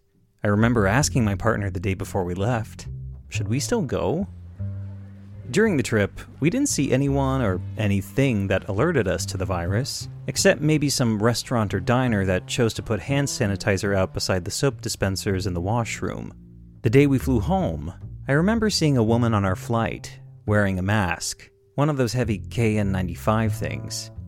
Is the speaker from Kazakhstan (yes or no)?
no; Canada; Our time there was good, though as a Canadian, afforded a certain distance from American politics